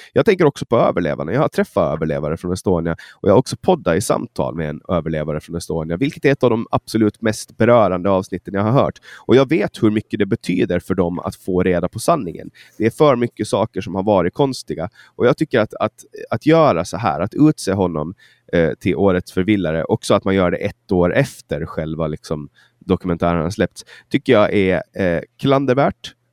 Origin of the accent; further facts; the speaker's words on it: Mariehamn, Åland, Finland; mellan Kapellskär och Mariehamn, min hemstad.